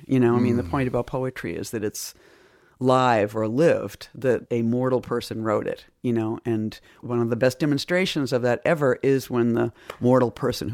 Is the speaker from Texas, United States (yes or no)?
no; Boston, Massachusetts, United States; I think, of growing up in Boston and learning to read even was that you'd look at words.